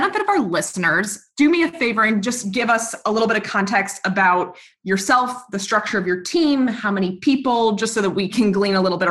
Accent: Baltimore, Maryland, United States; One is that I'm from Baltimore and you went to Hopkins.

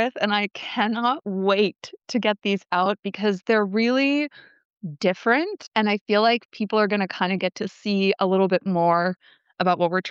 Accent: California, United States; I'm from California, okay?

